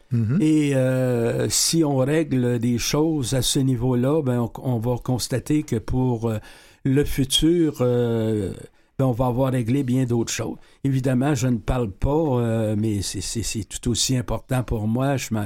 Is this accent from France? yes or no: no; Quebec, Canada; chez nous au Québec.